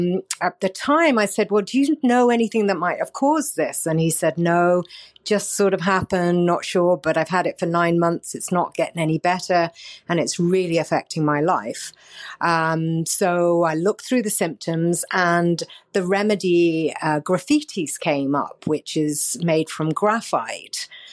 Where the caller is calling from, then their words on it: Salmon Arm, British Columbia, Canada; I'm calling from Salmon Arm, British Columbia.